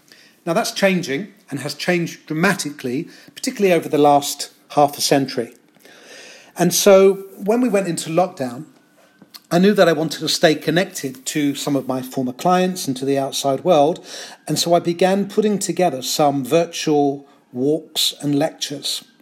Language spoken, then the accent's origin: English; London, United Kingdom; I'm a true Londoner. I was born and bred here, I've lived here all my life, and I was born in the East End.